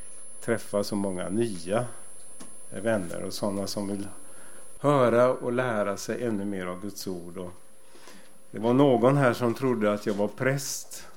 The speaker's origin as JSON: {"language": "Swedish", "town": "Gothenburg", "region": "Västra Götaland County", "country": "Sweden", "tie": "born or raised there", "said": "för mig som är född och uppvuxen i Göteborg"}